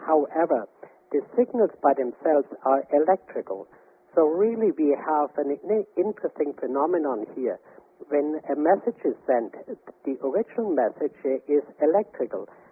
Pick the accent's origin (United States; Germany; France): Germany; English is a second language; moved away; as you might have noticed from my accent, I'm originally from Germany, but I've lived here in this country for 35 years.